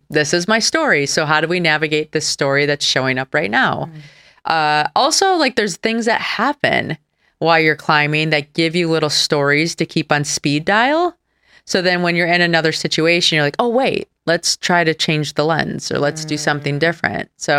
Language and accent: English; Michigan, United States; Like, I grew up in Michigan. We went sailing, so you had wind.